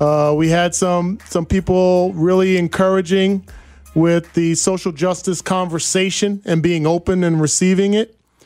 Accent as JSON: {"language": "English", "region": "New Jersey", "country": "United States", "said": "I'm from Jersey, 5 minutes from New York City."}